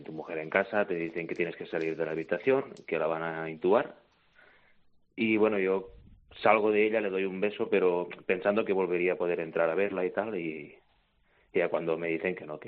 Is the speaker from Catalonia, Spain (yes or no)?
yes; Catalonia, Spain; vivimos a unos 90 kilómetros de Tarragona, somos de Apóstoles del Delta del Ebro.